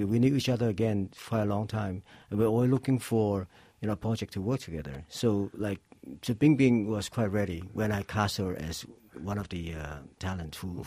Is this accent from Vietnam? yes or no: yes; Saigon, Vietnam; also born or lived in China; now in Hong Kong; I was born in China, but I migrated with my parents to Saigon.